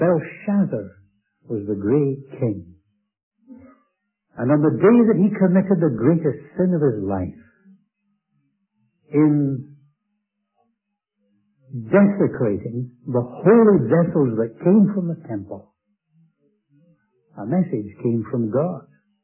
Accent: United Kingdom; And though I come from Britain, and I guess that's no secret

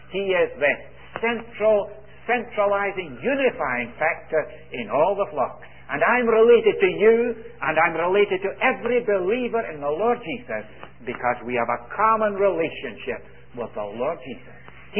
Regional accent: Toronto, Ontario, Canada; I come from Toronto.

